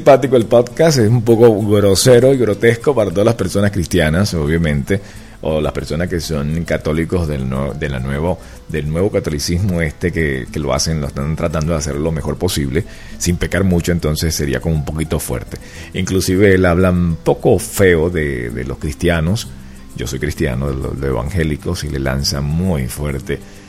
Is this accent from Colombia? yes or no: no; Venezuela; now in Miami, United States; Somos los venezolanos, somos los mismos. La diferencia es que utilizamos mucho Spanglish.